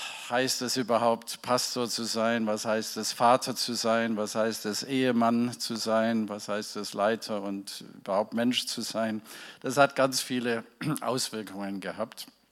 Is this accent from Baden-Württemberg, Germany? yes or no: yes; Ravensburg, Baden-Württemberg, Germany; accent: Swabian; Ich komme ursprünglich aus dem schönen Schwabenlande. Das verrät auch mein Dialekt. Genau genommen aus Ravensburg. Da habe ich die ersten grob 60 Jahre meines Lebens verbracht. Dort war ich viele Jahre Pastor, auch so einer Gemeinde wie hier, einer Pfingstgemeinde.